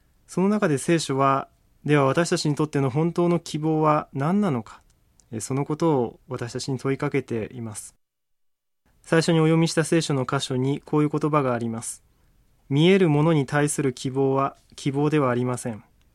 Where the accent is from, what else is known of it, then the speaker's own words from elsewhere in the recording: Kumamoto, Japan; 私はもともと熊本で生まれ育ちました。